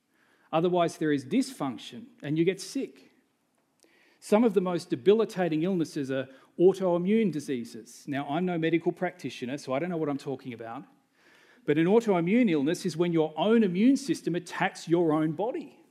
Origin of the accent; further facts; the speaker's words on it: Australia; as an Australian, I kind of balk at that, because there is part of me that doesn't like authority as an Aussie. And I'm a little embarrassed that as a Christian leader